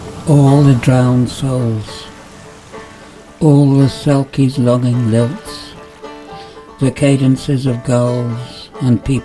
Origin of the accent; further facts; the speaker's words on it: Garmouth, Scotland, United Kingdom; as a child, I grew up on the Murray Firth in Garmouth, at the mouth of the River Spey.